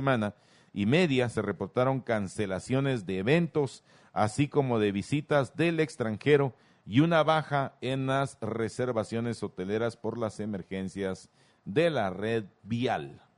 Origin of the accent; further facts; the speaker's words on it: Guatemala; al final somos todos los guatemaltecos los que perdemos, ¿verdad?